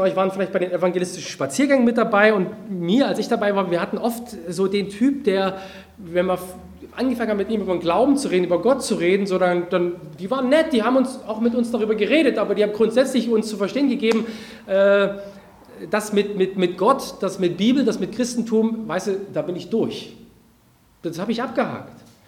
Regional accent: Bernstadt, Saxony, Germany; Ich komme aus Bernstadt, ein kleines Kaff in Ostsachsen, das kennt keiner

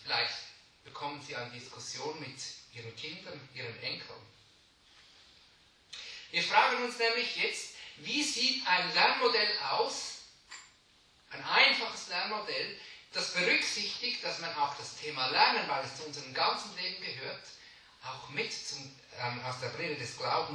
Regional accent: Switzerland; sagen wir bei uns in der Schweiz

